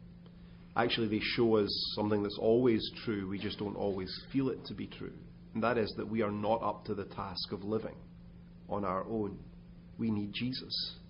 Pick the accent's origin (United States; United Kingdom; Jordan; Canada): United Kingdom; Scotland; please understand this isn't just because I'm Scottish that I'm saying this.